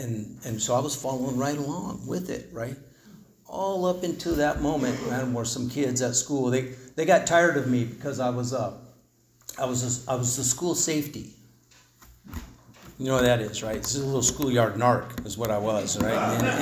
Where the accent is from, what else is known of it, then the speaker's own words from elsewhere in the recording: Laguna Beach, California, United States; also born or lived in Michigan; I I was born in Michigan. My parents were going to school at U of M, and we moved to California, to Laguna Beach in 1965.